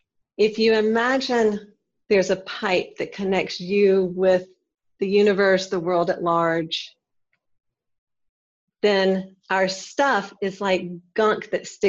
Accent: Alabama, United States; because I grew up in Alabama and my parents still live there.

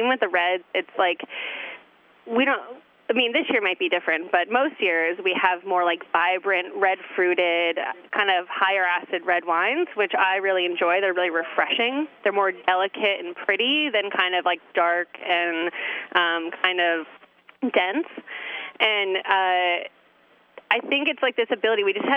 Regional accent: Rochester, New York, United States; No, I'm actually from just outside of Rochester. So I grew up kind of close to the Finger Lakes, but never really thought I'd come back here.

